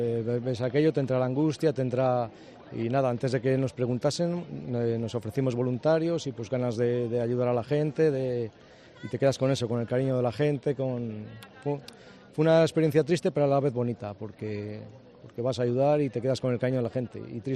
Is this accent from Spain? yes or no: yes; Valladolid, Castile and León, Spain; Pues mira, somos de Valladolid, que venimos de voluntarios